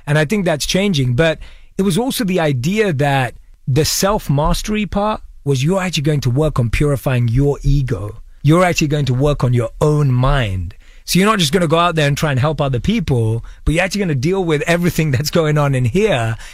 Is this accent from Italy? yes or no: no; London, United Kingdom; But I was born and raised in London